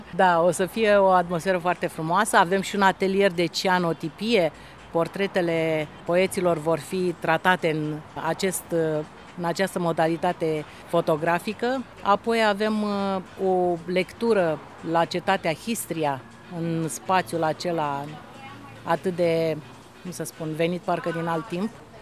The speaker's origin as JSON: {"language": "Romanian", "town": "Constanța", "region": "Constanța County", "country": "Romania", "said": "trăiesc într-un oraș în care a scris și a murit Ovid. Toți au rămas cu gura căscată, că le spuneam sunt de la Constanța, România, nu suna niciun fel."}